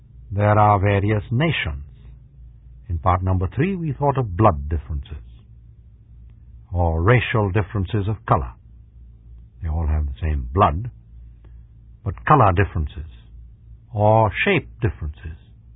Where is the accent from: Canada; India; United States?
India; moved away as an adult; I came from India to go to college in England